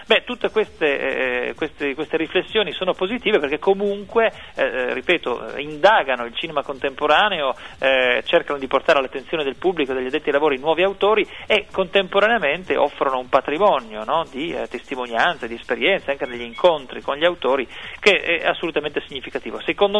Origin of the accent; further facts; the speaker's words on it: Turin, Piedmont, Italy; ne parlo un po' da torinese, permettetemelo